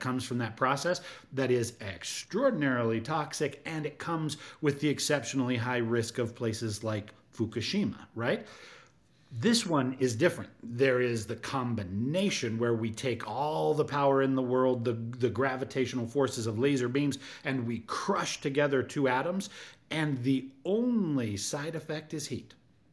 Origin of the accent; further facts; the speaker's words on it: Utah, United States; I grew up in Utah as a child